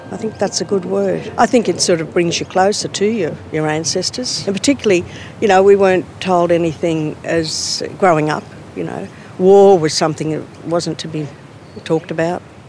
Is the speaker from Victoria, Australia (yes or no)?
no; Sydney, New South Wales, Australia; now in Queensland, Australia; I come from Queensland, originally from Sydney.